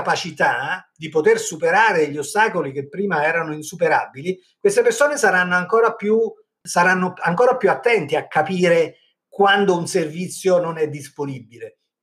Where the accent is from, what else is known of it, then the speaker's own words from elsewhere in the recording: Campania, Italy; Certo che ci credo, sono anche io un campano, quindi, quindi so perfettamente che questa è una grande opportunità per il Sud